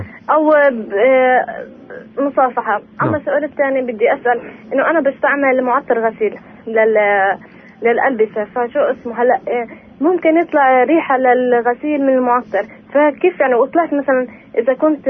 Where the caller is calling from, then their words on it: Ramallah, West Bank, Palestine; من رام الله